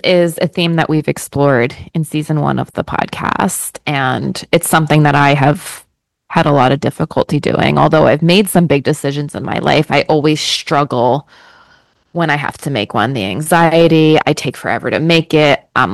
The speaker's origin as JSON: {"language": "English", "region": "New Jersey", "country": "United States", "moved": "yes", "lives_now": "Panama", "said": "I live in Panama. I'm a teacher here. I'm from New Jersey, USA."}